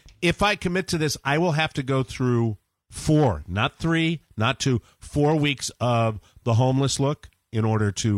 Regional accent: Maine, United States; I'm from Maine.

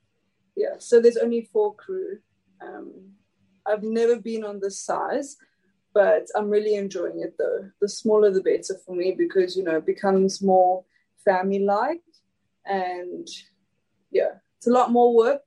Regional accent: Eswatini; I'm from a small country inside of South Africa called Swaziland.

